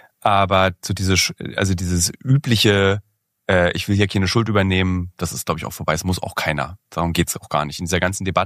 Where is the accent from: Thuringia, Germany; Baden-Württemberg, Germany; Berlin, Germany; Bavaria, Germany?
Berlin, Germany; das kann ich als Berliner, ich komme nicht aus einer industriellen Familie